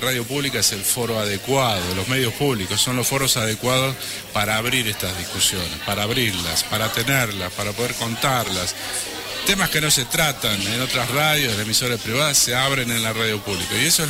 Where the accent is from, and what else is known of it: Argentina